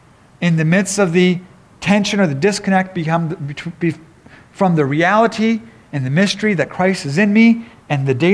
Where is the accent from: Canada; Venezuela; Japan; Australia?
Japan; now in United States; As Midwesterners, I'm a Midwesterner now. I grew up in Japan, but I've lived in the Midwest for a long time now.